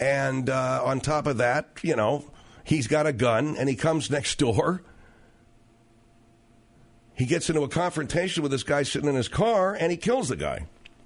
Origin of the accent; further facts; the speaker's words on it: Arcadia, California, United States; The people in my hometown sure as hell knew about it. Arcadia in the San Gabriel Valley in Pasadena. Everybody knew about it there.